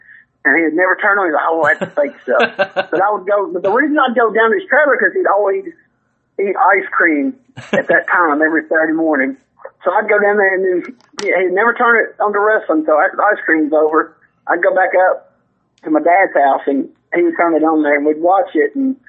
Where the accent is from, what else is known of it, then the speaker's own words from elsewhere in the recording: Mount Juliet, Tennessee, United States; Yeah, I was born and raised in Mount Juliet.